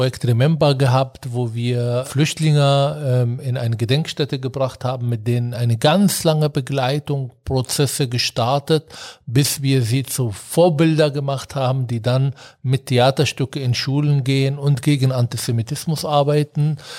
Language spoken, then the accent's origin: German; Berlin, Germany; Wir haben hier angefangen, als Berliner übrigens in Bayern zu arbeiten.